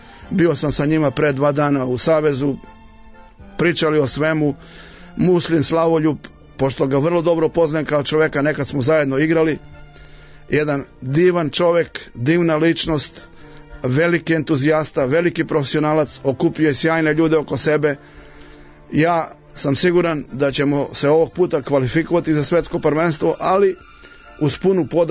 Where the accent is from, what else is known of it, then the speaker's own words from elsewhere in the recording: Serbia; I ja sam onda kao pravi Srbin reagovao